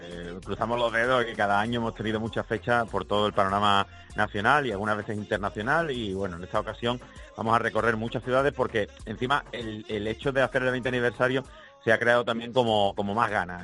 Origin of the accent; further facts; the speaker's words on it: Huelva, Andalusia, Spain; yo soy de aquí, de Huelva, y así me siento y me he sentido siempre desde que nací.